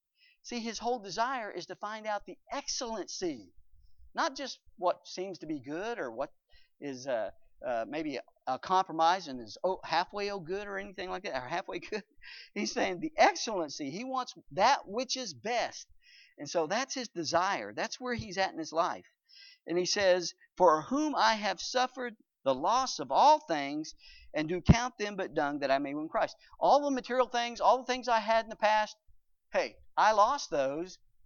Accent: the South, United States; I'm a sinner, and I talk different. I'm from the South.

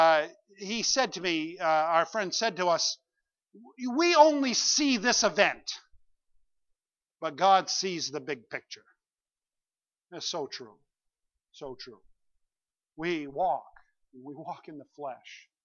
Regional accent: East Benton, Maine, United States; But I was raised in East Benton, Maine. Now, that's a little tiny place, smaller than Stratton, if you can imagine.

